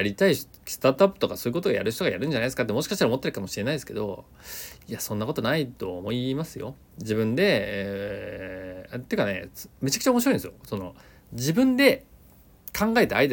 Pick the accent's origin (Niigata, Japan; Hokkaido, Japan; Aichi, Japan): Aichi, Japan; Nagoya; 名古屋っていうね、地元は名古屋なんですが、スタートアップ不毛の地というふうに、まあ、揶揄されてるのか、 自称してるのか分かりませんが